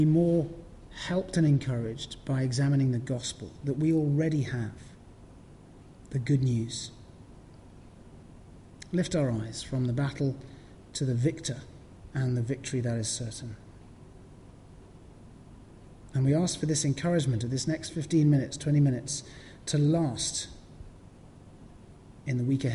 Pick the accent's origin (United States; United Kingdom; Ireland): United Kingdom; England; I'm a British citizen. So I was born British.